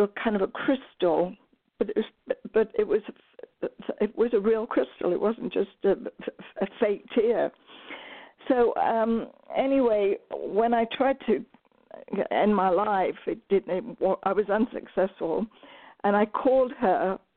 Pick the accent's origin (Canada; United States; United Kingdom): United Kingdom; England; I mean, I grew up in England where we'd see the Vietnam War on the television